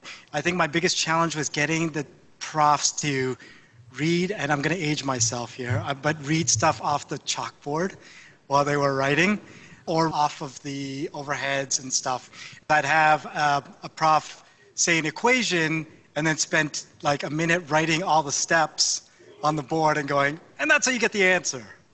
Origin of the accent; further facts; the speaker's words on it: Canada; I am an engineering manager at LinkedIn, responsible for accessibility, and I am the Canadian among you.